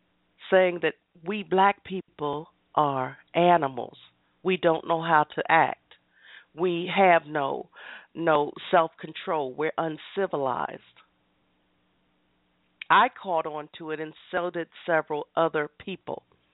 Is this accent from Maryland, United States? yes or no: yes; Baltimore, Maryland, United States; Let me start off by saying this. I grew up on Pratt Street in, you guessed it, Baltimore, Maryland. I have a right to talk about my city.